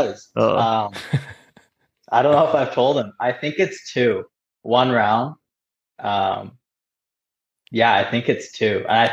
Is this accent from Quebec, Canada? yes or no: no; Richmond, British Columbia, Canada; from Richmond, British Columbia, just outside Vancouver.